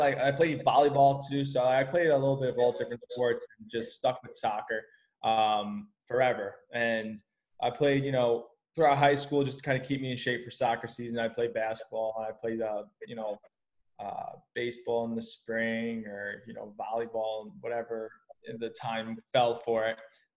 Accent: Hicksville, New York, United States; now in Rochester, United States; So, originally, I'm from Hicksville on Long Island in Nassau County. And I grew up there my entire life and then moved to Rochester a few years back.

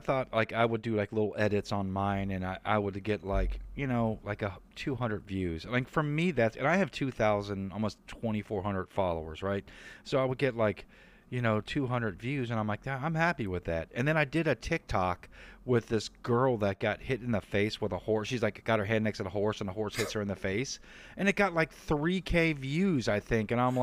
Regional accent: United States; He's from Belgium and I'm from the States.

